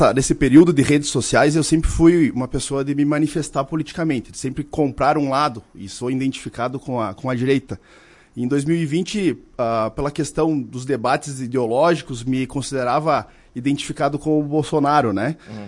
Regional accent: Vacaria, Rio Grande do Sul, Brazil; born there; E eu sou nascido em Vacaria. Então, até morei 1 ou 2 anos em Bom Jesus, né? Mas todos na região.

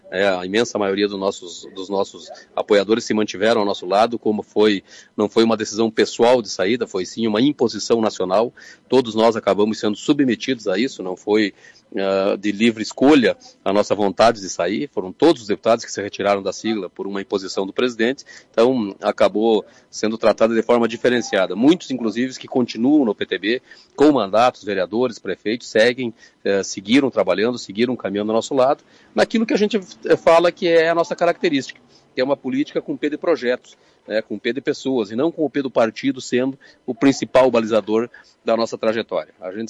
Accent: Lagoa Vermelha, Rio Grande do Sul, Brazil; aqui na minha querida Lagoa Vermelha, que é a minha terra, onde eu tenho orgulho de manter meu título até hoje.

